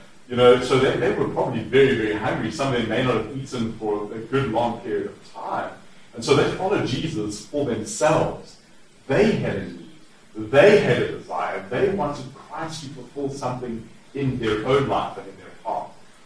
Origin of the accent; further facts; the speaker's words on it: South Africa; I'm not North American. I talk funny, I'm from South Africa.